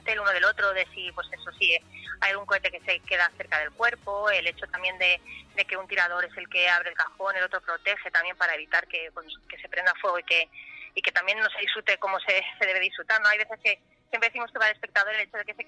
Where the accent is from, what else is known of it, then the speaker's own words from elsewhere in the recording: Paterna, Valencian Community, Spain; Mi pueblo, Paterna y las fallas de Valencia.